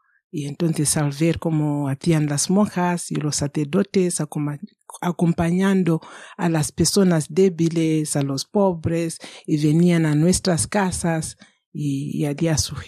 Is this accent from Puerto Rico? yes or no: no; Kamativi, Matabeleland North, Zimbabwe; Yo nací en Zimbabue, en un pueblo que se llama Kamativi, en la diócesis de Hwange, cerca de como a 200 kilómetros de las Cataratas Victoria, que son más famosas.